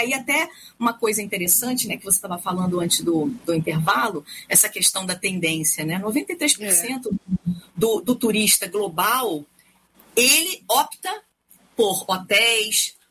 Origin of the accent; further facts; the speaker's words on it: Rio de Janeiro, Brazil; Eu venho do Rio também